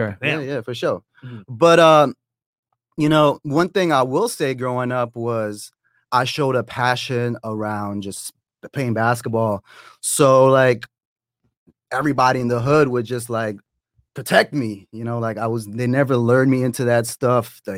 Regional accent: Toronto, Ontario, Canada; Lived with my mom, my dad, my brother and sister in a tough neighborhood in Toronto.

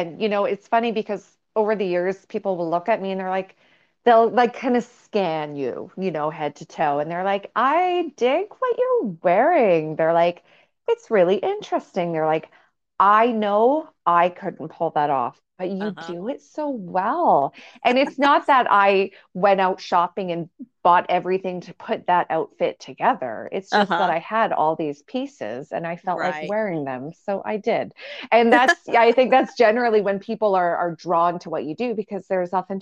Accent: Winnipeg, Manitoba, Canada; I mean, I grew up in Winnipeg, and I've tried to leave Winnipeg a few times, but it seems to be this vortex that just keeps pulling me back.

